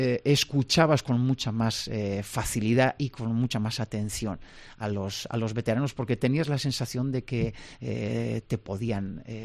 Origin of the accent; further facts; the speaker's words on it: Navarre, Spain; estoy bien orgulloso de ser navarro y por qué no, como buen navarro, sería un privilegio, ya digo, un día poder entrenar a Osasuna.